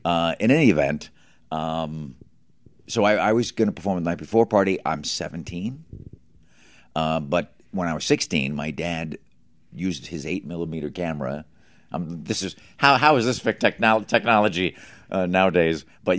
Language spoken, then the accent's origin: English; New Jersey, United States; Growing up on the East Coast, I'm from New Jersey originally.